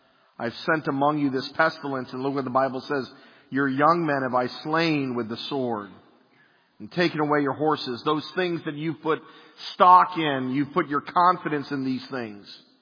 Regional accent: Burke, Virginia, United States; that's the window of the bedroom that I grew up in right here in Burke.

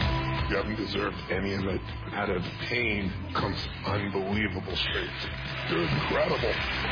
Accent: Azusa, California, United States; I'm a kid from Azusa, California, who did not have any certainty

